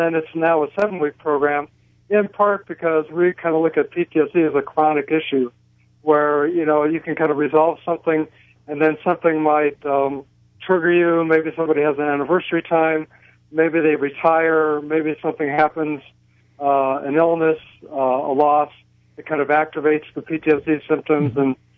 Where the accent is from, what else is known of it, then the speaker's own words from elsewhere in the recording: Illinois, United States; No, I'm a Midwesterner. Probably Larry would say I'm a flatlander, because I'm from the farm country of Illinois. I grew up in a rural area and kind of hung out in the Midwest